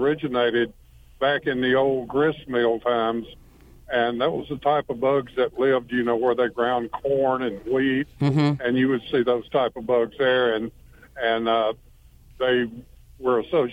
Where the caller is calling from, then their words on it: Gilmer, Texas, United States; Well, actually, I'm from Gilmer, but that's okay.